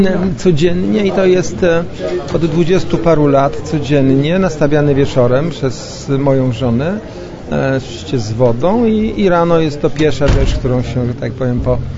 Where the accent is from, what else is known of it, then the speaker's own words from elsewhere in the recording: Spytkowice, Lesser Poland, Poland; Nie, to Spytkowice koło Rabki, to my jesteśmy górale nizinni.